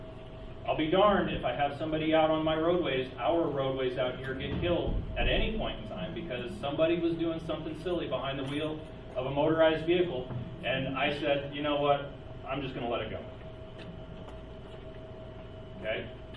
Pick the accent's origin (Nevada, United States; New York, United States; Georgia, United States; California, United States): Nevada, United States; Las Vegas; I was raised in Vegas in the 80s. I remember when Rancho was the last street in the town.